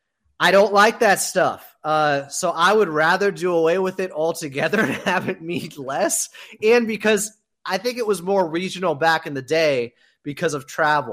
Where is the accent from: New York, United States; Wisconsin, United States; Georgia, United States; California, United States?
California, United States; Sacramento; But I'm from Sacramento, and I remember when they put up the Pacific Division Championship banners.